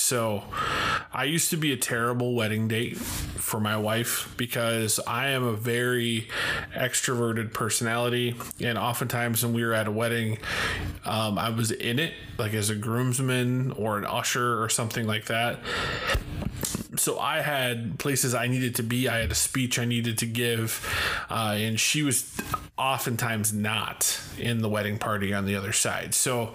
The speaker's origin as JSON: {"language": "English", "town": "Muscatine", "region": "Iowa", "country": "United States", "said": "And I said, I was from Muscatine."}